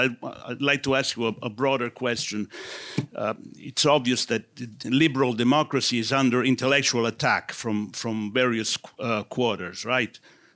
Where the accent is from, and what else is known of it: Italy